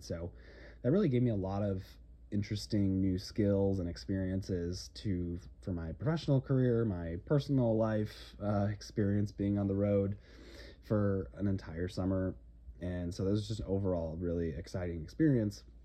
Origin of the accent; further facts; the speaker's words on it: Sun Prairie, Wisconsin, United States; also born or lived in Minnesota; But I grew up in the Midwest. I was born in Minnesota, suburb of Minneapolis. We moved to Wisconsin from a young age